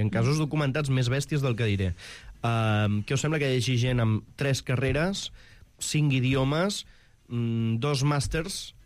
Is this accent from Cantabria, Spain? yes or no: no; Barcelona, Catalonia, Spain; Sí, era un gust i un plaer com a barceloní.